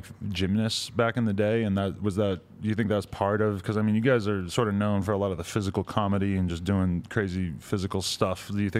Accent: New Hampshire, United States; I'm from New Hampshire, so I used to go down to Maryland to hang out with some of my friends back riding BMX bikes.

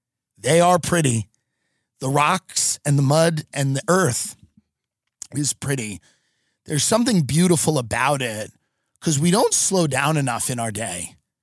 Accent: United States; which as an American is the most important thing to me

